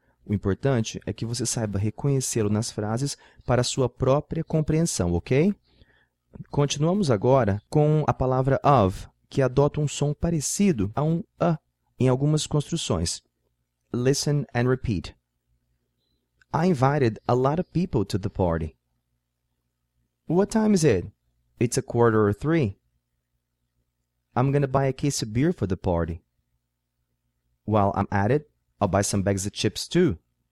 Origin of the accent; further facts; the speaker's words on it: Brazil; Muitas vezes nós brasileiros aprendemos que a pronúncia da palavra for é for